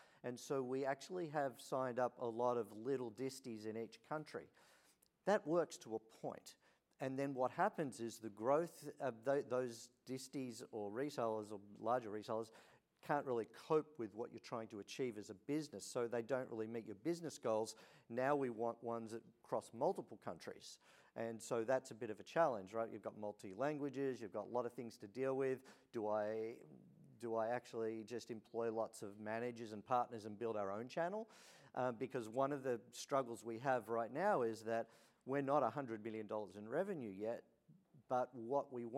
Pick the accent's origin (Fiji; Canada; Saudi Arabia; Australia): Australia; moved away as an adult; now in United States; I came from Australia and I actually went to the United States.